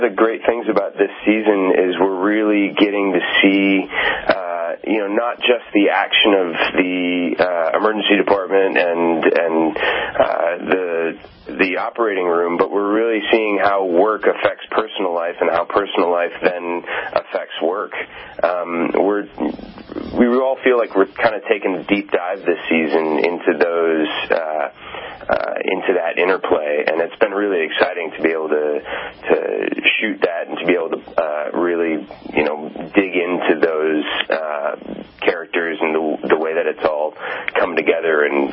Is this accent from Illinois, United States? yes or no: no; Cleveland, Ohio, United States; born there; I was born in Euclid Hospital. Near Little Italy.